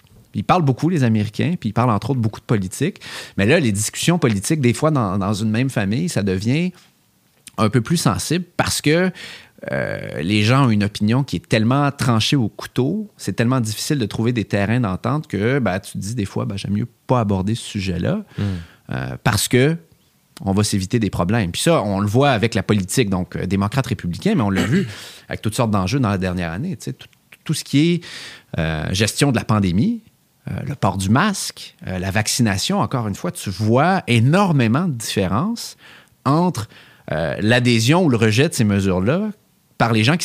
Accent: Canada; accent: French-speaking; Peut-être qu'être Canadien, avec mon bon accent francophone, m'aidait à gagner la sympathie des gens

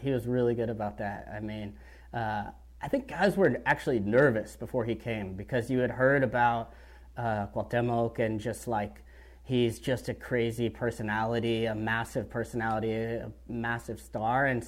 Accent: California, United States; I lived with, like, two dudes that I grew up with in the Bay Area

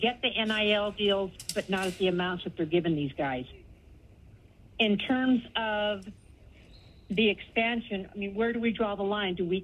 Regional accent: Utah, United States; I love the SEC. I'm from Utah.

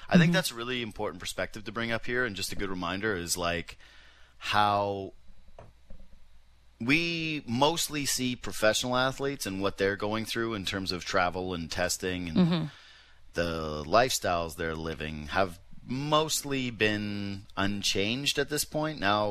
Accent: Yukon, Canada; I take massive offense to you calling your area the Great White North when I am from the Yukon.

